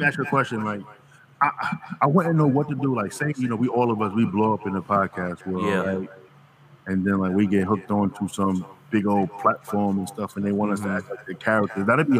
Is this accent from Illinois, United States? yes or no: no; Queens, New York, United States; Well, I'm from Queens, so yeah.